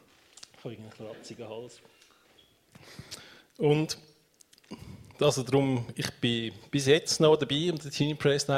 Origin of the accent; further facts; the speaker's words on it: Wetzikon, Zurich, Switzerland; ich bin in Wetzikon aufgewachsen.